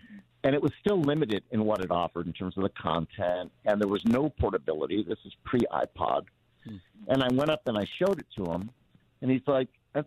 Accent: Los Angeles, California, United States; I grew up in Los Angeles.

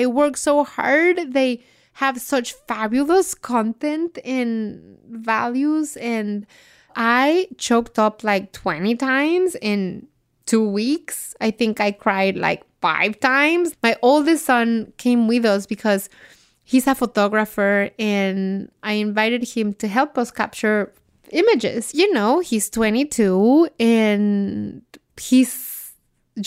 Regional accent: Mexico City, Mexico; And, you know, I'm from Mexico City.

